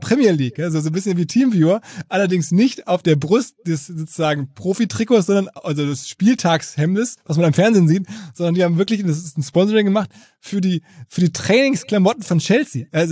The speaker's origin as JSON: {"language": "German", "town": "Essen", "region": "North Rhine-Westphalia", "country": "Germany", "tie": "born or raised there", "said": "meiner Heimatstadt Essen."}